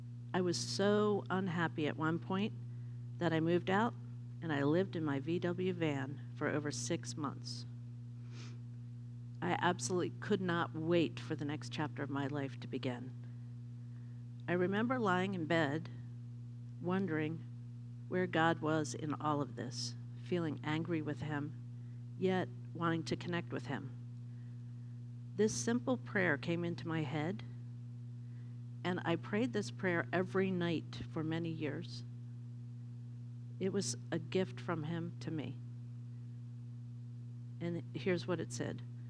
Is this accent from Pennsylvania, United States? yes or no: yes; Philadelphia, Pennsylvania, United States; Strangely, growing up in Philadelphia and knowing nothing about farming, I believe I was meant to be and was called to be a farmer.